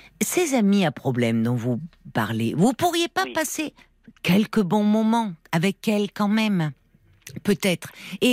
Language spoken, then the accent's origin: French; Nouvelle-Aquitaine, France; je viens de la Corrèze, région reculée, où il y a beaucoup des guérisseurs